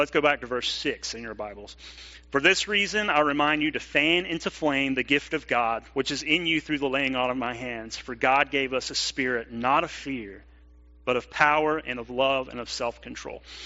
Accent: Opelika, Alabama, United States; Back when I was growing up in Opelika, Alabama, as a kid, as a teenager, it seemed like everybody around me was already a Christian.

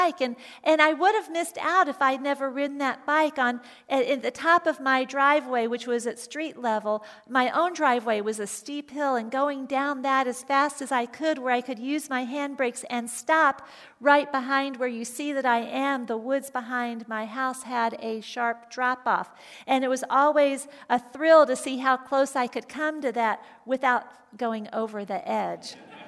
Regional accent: Atlanta, Georgia, United States; Growing up in Atlanta, we were on the street where I was on the top of a hill

